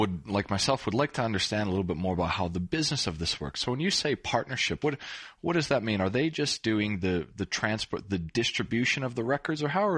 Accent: Canada; when I was growing up in Canada

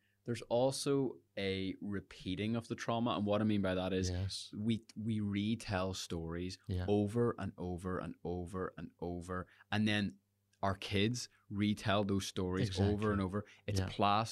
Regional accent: Northern Ireland, United Kingdom; We as the Northern Irish community.

